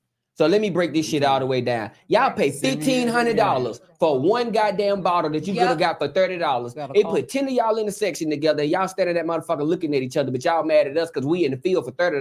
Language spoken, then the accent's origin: English; Chester, Pennsylvania, United States; I'm from Chester.